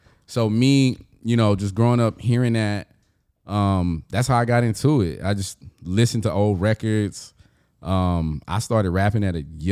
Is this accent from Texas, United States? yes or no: yes; Houston, Texas, United States; I'm born and raised in Houston, Texas. I'm a hometown kid. From the north side of Houston, Texas.